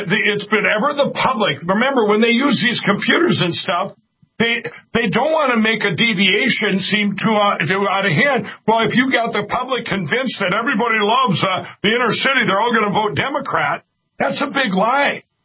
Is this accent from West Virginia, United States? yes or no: no; Minnesota, United States; Let's say I told you that in my home state of Minnesota that Donald Trump won 2 million to Biden's 100,000.